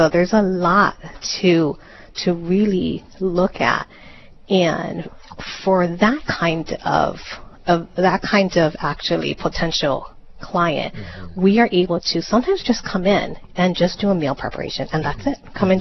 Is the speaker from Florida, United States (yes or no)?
no; Hawaii, United States; I am. Okay. I am from Oahu. Yes, I am.